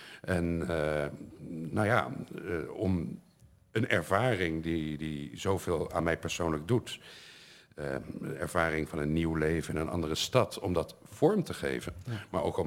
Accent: Netherlands; het begon er al mee dat ik als Nederlander mij vestig in een nieuwe wereld.

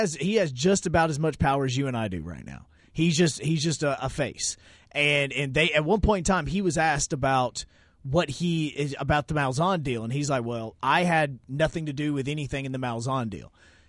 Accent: Huntsville, Alabama, United States; I mean, again, I come from Huntsville, okay? I come from the place where he started using steroids, okay?

